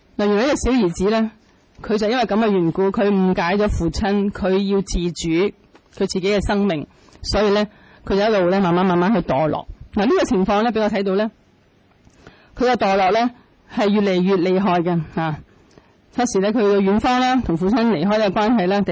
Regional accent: China; 所以我哋中国人有句说话咧，系讲得好好嘅

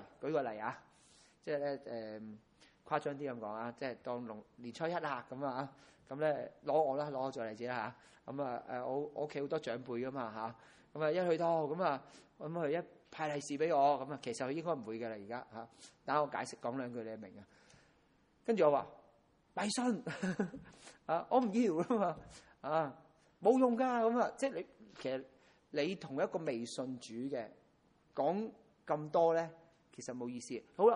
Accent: China; 係我哋係中國人啦，係有中國嘅農曆新年啦。

